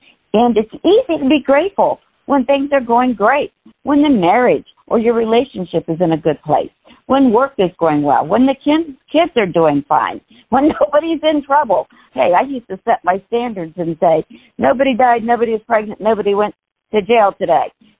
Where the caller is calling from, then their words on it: Alabama, United States; I am calling in from Alabama this morning. So it is 7 a.m. here this morning.